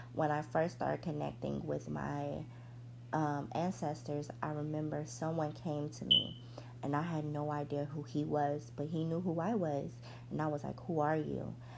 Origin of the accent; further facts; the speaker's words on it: Chicago, Illinois, United States; Like, I'm from Chicago.